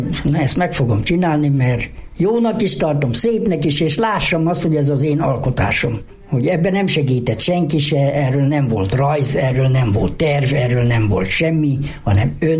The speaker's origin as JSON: {"language": "Hungarian", "town": "Dunakeszi", "region": "Pest", "country": "Hungary", "tie": "born there", "said": "Én Dunakeszin születtem, és hazahoztak a nagymamához, és itt maradtam, és a nagymama nevelt 14 éves koromig."}